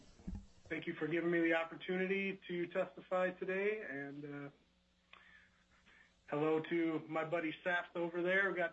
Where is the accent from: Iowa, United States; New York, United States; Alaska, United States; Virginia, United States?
Alaska, United States; Kotzebue; I'm from Kotzebue, Alaska, and I'm calling today in support of Senate Bill 101